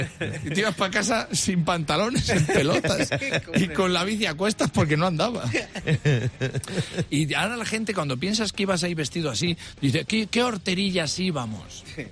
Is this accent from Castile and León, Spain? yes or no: yes; Valladolid, Castile and León, Spain; yo soy de Valladolid y no es que yo no quiera ir a la moda